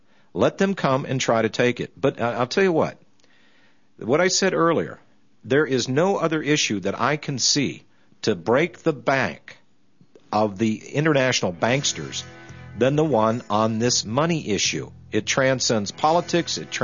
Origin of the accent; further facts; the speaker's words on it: United States; born there; but by mere fact that I was born into this country, that I am an American by birth, that this is my country that they're trying to hijack, I am going to defend it.